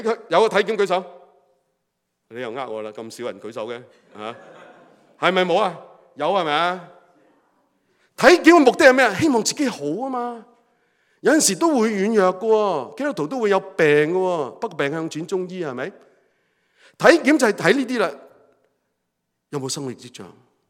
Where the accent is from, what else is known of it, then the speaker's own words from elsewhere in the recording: Hong Kong; 这个的聪明呢不是我们香港人所说的聪明